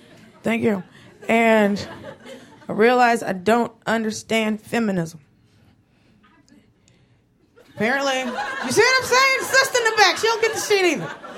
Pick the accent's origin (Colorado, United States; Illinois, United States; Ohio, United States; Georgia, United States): Georgia, United States; Atlanta; also born or lived in Los Angeles; now in New York, United States; No, I was worried because grew up in Atlanta and lived in LA, and it's just, you white women won't stop putting your hand in afros.